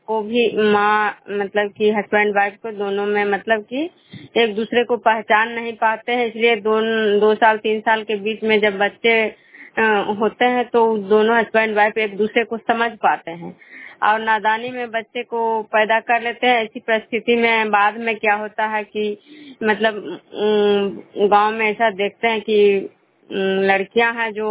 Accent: Nagarnausa, Bihar, India; मैं विष्णुपुर ग्राम नालंदा जिला नवनसा प्रखंड के निवासी हूँ।

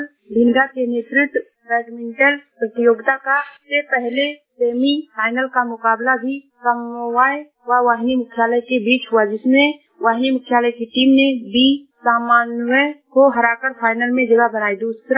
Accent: Uttar Pradesh, India; मैं जिला श्रावस्ती से हूँ।

